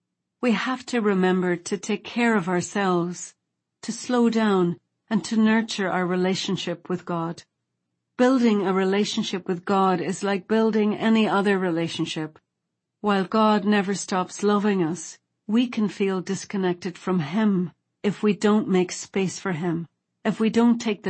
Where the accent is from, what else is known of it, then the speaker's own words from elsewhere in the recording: Ireland; Of course, since I'm an Irish woman, a cup of tea is the solution to everything.